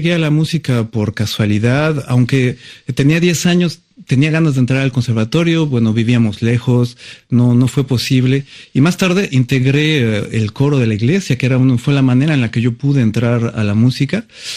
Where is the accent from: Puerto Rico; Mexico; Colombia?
Mexico; now in France; porque justo el día que yo me fui de México, empecé a sentir que un camino nuevo se abría